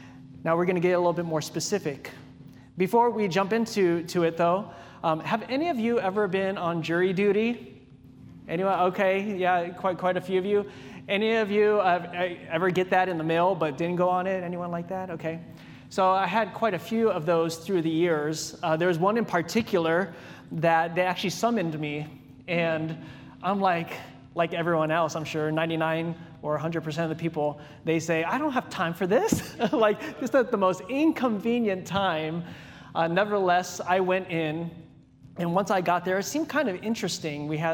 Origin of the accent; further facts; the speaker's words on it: Hawaii, United States; moved away as an adult; growing up in Hawaii and then coming to the desert, I'm like, oh man, I'm just here for college and I'm out of here.